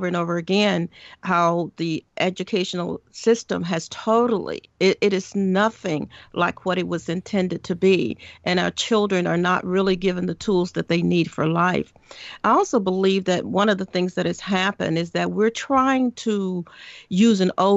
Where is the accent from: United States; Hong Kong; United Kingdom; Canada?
United States; Arkansas; I mean, you know, I'm from Arkansas, you know